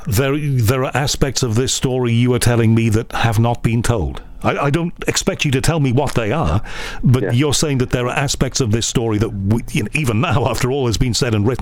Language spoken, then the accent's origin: English; Liverpool, North West England, United Kingdom; the family that I grew up around in Liverpool